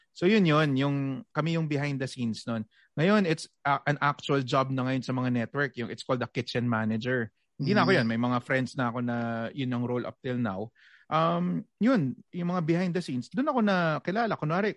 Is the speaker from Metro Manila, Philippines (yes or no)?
yes; Quezon City, Metro Manila, Philippines; QC pa rin yun, pero malayo sa akin. Laking Commonwealth ako eh.